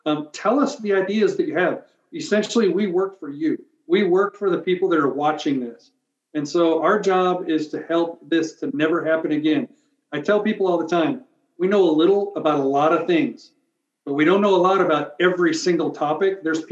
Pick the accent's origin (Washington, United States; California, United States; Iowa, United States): Iowa, United States; I grew up in Iowa. We don't have these problems up there